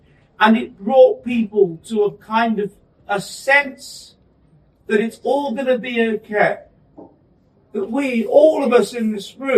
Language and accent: English; England, United Kingdom; Where we can't say that we're English because it's racist.